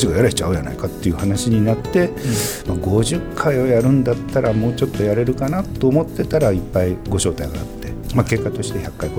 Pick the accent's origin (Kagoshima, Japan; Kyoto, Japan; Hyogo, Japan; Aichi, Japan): Aichi, Japan; Toyohashi; 僕は豊橋から来ましたよ、豊橋って知ってるっていうとこから話がね、最初は始まるんです。